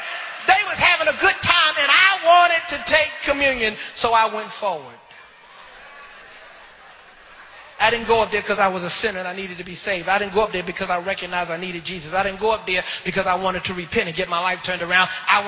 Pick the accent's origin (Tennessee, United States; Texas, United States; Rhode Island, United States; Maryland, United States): Maryland, United States; Glenarden; I grew up in this church. I grew up in First Baptist Church here of Glen Arden.